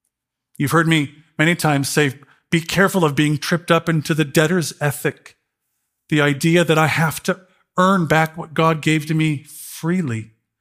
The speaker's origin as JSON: {"language": "English", "town": "Chicago", "region": "Illinois", "country": "United States", "said": "but I am from Chicago. We do have a couple Italians there, you know."}